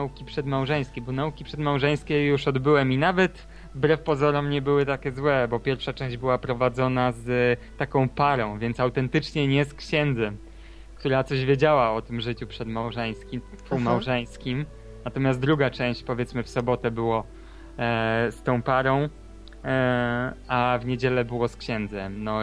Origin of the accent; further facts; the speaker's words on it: Lublin Voivodeship, Poland; Ja jestem oryginalnie z Podlublina, z takiej wsi Marysi.